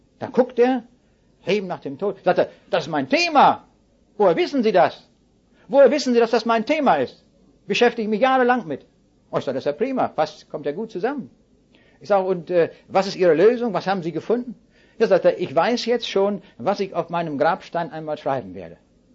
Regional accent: North Rhine-Westphalia, Germany; Stellen wir uns vor, bei uns im Siegerland, da oben in Westfalen, da gibt es eine riesige Talbrücke

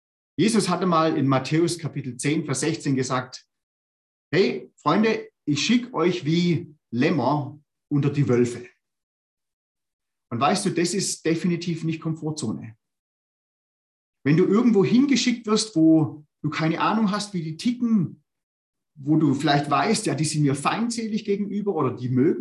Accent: Germany; Und ich habe als typischer Deutscher manchmal gesagt

